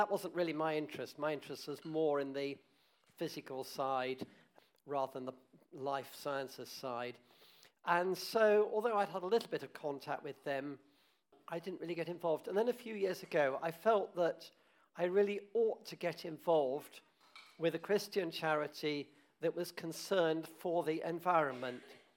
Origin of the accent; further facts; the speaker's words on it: Reading, South East England, United Kingdom; I grew up in Reading, but right over the other side in Tilehurst.